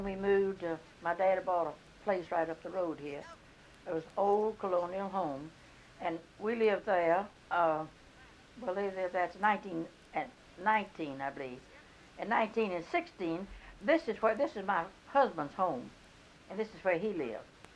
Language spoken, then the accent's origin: English; Hernando, Mississippi, United States; I was born in Soda County. Of course, I was born west of Hernando.